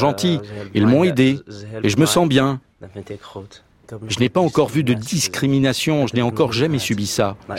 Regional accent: Eritrea; now in Netherlands; je viens d'Érythrée et je vis aux Pays-Bas depuis 3 ans. Je suis parti d'Érythrée par l'Éthiopie, le Soudan, la Libye, l'Italie et voilà, maintenant je suis là.

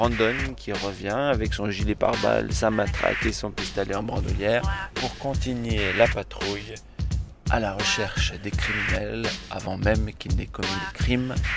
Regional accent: France

